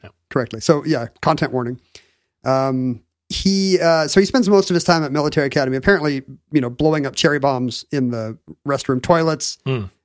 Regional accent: Washington, United States; because I grew up in Washington State was safe and sane

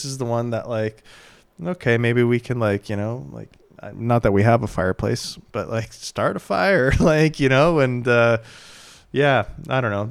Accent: Toronto, Ontario, Canada; I came from, even though it was like a blue collar working class, I came from like a more hustle culture growing up in Toronto.

